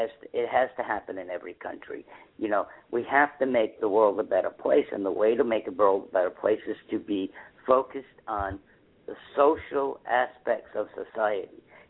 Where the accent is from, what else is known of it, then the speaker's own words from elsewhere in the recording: United States; but I'm an American, I love my country, and because I love my country, I want to make my country a better place.